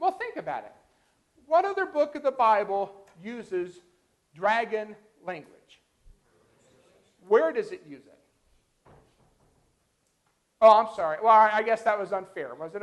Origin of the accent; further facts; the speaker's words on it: Scotland, United Kingdom; as a Scot, you know, I have to say